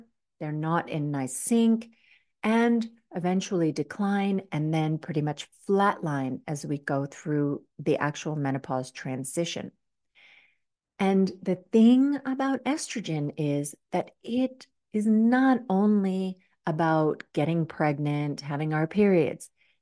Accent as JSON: {"language": "English", "country": "United States", "tie": "born or raised there", "said": "For a long time, I remember growing up in the States, there were a lot of ads about the importance of brushing your teeth, right?"}